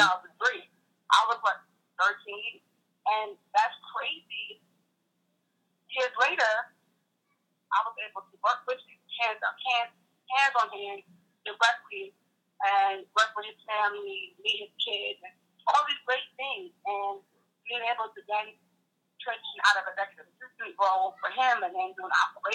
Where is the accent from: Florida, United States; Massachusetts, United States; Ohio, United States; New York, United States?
New York, United States; Bronx; So I grew up in the Bronx, right? I grew up in the neighborhoods of people that didn't want to see you win.